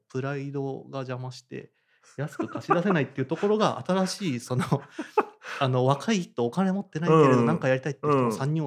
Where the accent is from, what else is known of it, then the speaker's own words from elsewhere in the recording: Tochigi, Japan; 僕の町出身はあの宇都宮の隣町なんですけど